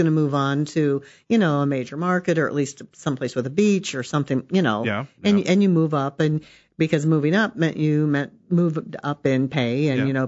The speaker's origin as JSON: {"language": "English", "town": "Mattoon", "region": "Illinois", "country": "United States", "lives_now": "Decatur, United States"}